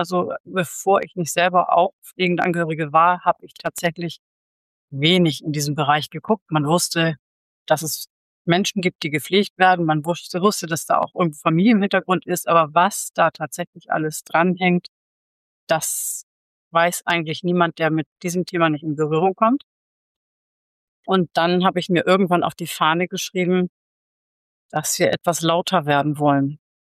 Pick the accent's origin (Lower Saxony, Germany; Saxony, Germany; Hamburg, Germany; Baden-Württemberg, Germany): Hamburg, Germany; ich komme aus Hamburg.